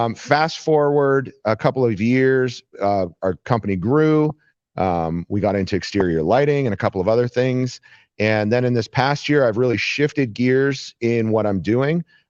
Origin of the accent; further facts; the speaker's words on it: Canada; born there; also born or lived in United States; I was born in Canada, but I've spent my entire adult life in the United States. So we decided to move back to Canada to be close to some family